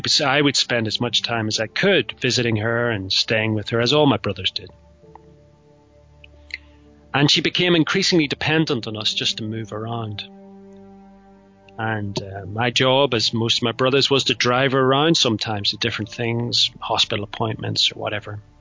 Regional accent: Ireland; I'm not in Ireland, although I'm Irish. I'm living away from Ireland.

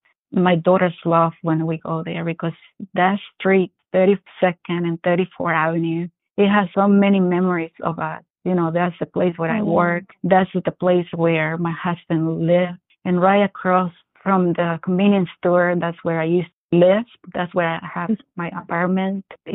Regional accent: Puebla, Mexico; now in United States; I'm originally from Mexico, the south part of Mexico, a city called Puebla. And I'm from a little small town outside Puebla. It's about 3.5 hours approximately. Small town, like real deep in the mountains.

